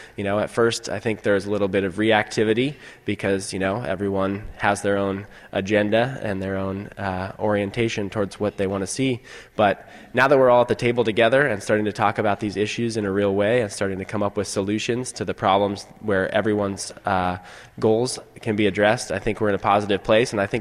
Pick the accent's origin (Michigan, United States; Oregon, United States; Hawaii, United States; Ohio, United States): Oregon, United States; Eugene; So I grew up in Eugene and am a native who moved away and realized that we have something special here. So I came back to start my business here in Eugene.